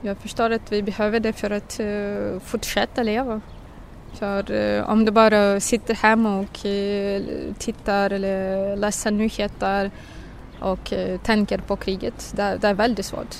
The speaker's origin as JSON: {"language": "Danish", "region": "Crimea", "country": "Ukraine", "second_language": "Danish", "moved": "as an adult", "lives_now": "Kyiv, Ukraine", "said": "Først kommer jeg fra Krimhalvøen. Og år 2014 flyttede jeg til Kiev."}